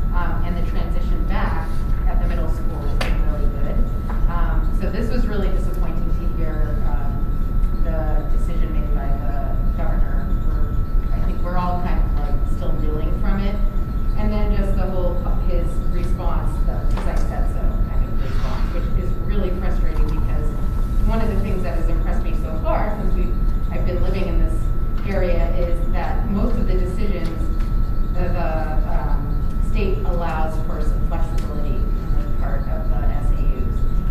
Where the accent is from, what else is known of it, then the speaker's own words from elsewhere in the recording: Hebron, United States; I'm from Hebron.